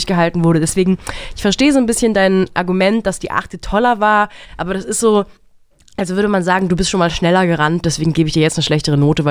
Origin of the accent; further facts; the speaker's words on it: Germany; das hat mich auch als Deutsche stolz gemacht.